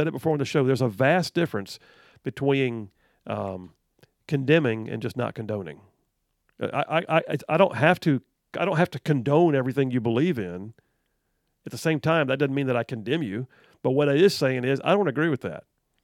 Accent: United States; I'm an American. God redeemed me, but he also had me born here for some reason.

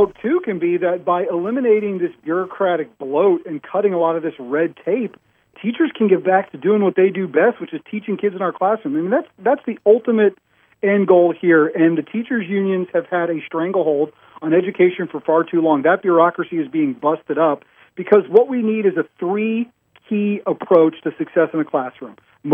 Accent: North Carolina, United States; My home state of North Carolina, where I grew up and live today.

